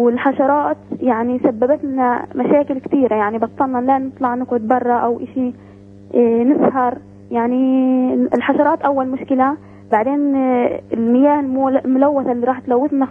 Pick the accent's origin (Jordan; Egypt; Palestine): Palestine; Al-Judeira, West Bank; ومنها قريتنا الجديرة وبشمل يعني قرية الجيب وبئر نبالة